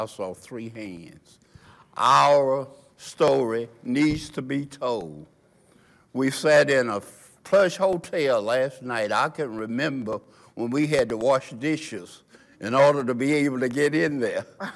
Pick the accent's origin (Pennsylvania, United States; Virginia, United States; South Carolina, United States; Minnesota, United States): South Carolina, United States; Woodruff; I came from Woodruff, South Carolina.